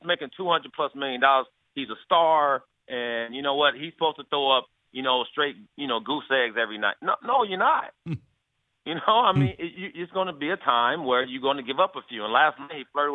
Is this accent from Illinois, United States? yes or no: yes; Chicago, Illinois, United States; I'm from Chicago.